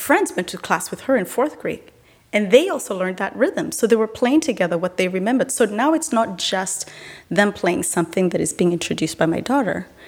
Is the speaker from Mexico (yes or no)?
no; Kenya; you're from Sudan, I'm from Kenya. You speak a different language.